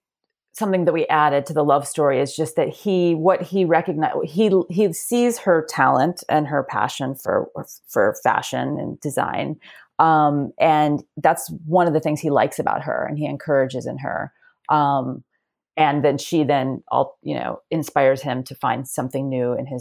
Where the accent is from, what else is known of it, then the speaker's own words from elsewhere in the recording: Dallas, Texas, United States; No, I grew up in Dallas, but Dallas had an exact parallel to, the Valley and Hollywood in sort of North Dallas and Deep Ellum.